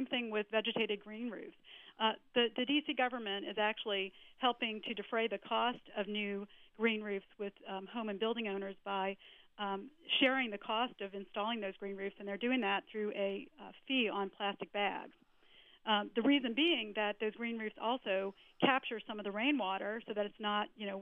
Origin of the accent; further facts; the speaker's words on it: New Orleans, Louisiana, United States; Even my hometown of New Orleans is trying to use some of the vacant lots